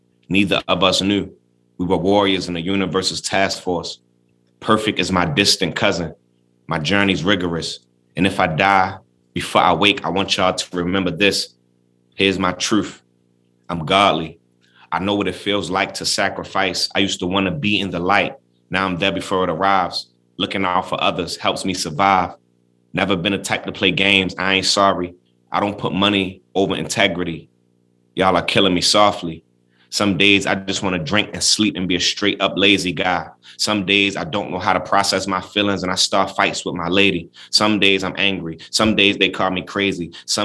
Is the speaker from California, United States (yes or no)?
no; Baltimore, Maryland, United States; places that, you know, for me growing up in Baltimore, I wouldn't even be able to point out on a map, you know, the United States.